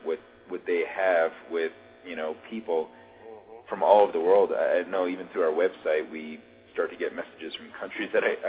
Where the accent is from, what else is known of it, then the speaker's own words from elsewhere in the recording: New Jersey, United States; I was actually born and raised in New Jersey.